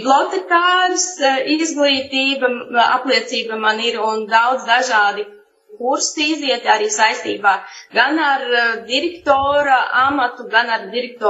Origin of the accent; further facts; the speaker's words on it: Zebrene, Dobele Municipality, Latvia; Jā, es pati nāku no Zebrenes, tā kā esmu dzimusi un augusi Zebrenē